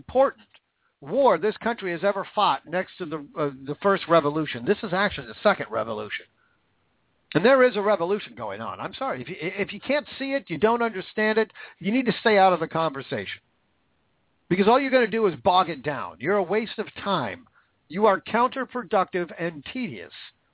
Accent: Washington, United States; David Reichert, my home state of Washington, fired.

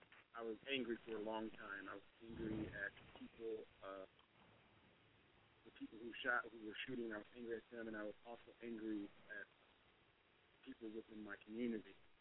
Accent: Port Huron, Michigan, United States; So I grew up in Port Huron, Michigan. It's a small city outside of Detroit.

